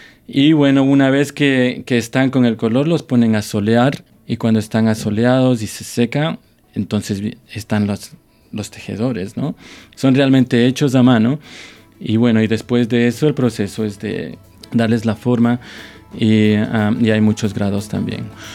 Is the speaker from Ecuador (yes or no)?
yes; Ecuador; si es que soy ecuatoriano